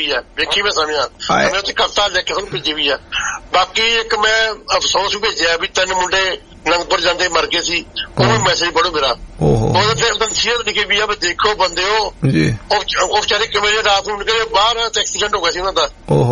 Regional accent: Malla, Punjab, India; ਪਹਿਲਾਂ ਗਾਣਾ ਸਾਡੇ ਪਿੰਡ ਮੱਲਾ ਆ, ਉੱਥੇ ਗਾਇਆ ਸੀ

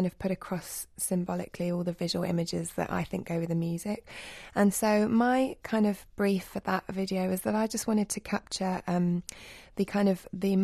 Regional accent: England, United Kingdom; born or raised there; also born or lived in Pakistan

